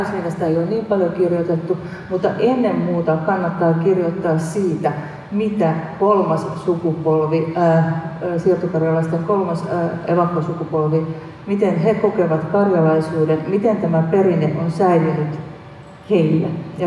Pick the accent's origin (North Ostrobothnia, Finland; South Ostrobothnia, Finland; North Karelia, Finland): South Ostrobothnia, Finland; Ylistaro; Itse synnyin Pohjanmaalla, elin Ylistaron-nimisessä kylässä 18 ensimmäistä ikävuottani, enkä ajatellut, että olen karjalainen, vaikka äitini puolelta minulla on karjalaiset juuret. Samaistuin pohjalaisiin.